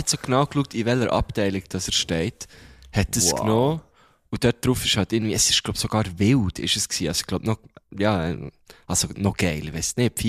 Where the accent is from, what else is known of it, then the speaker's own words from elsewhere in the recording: Bern, Switzerland; ja, von Bern